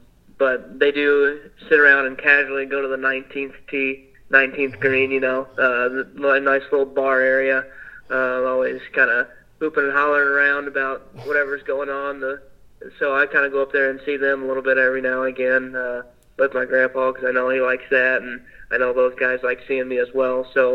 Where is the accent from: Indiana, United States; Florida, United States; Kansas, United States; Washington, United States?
Indiana, United States; Evansville; So I'm from Evansville, Indiana. It's right there on the border of Kentucky, southwest part of the state. And I grew up, my family's a bunch of farmers.